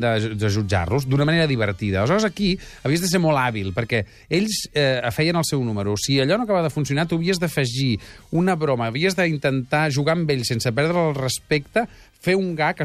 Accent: Barcelona, Catalonia, Spain; Jo soc molt de Barcelona

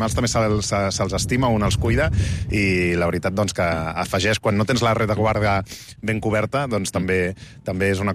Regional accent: Barcelona, Catalonia, Spain; Aquest és el meu barri, el barri de la Barceloneta, el barri Mariner de Barcelona. Ha sigut el barri dels meus pares, el barri dels meus avis, que era gent, diguem-ne, de camp, que va venir del camp a la ciutat a treballar.

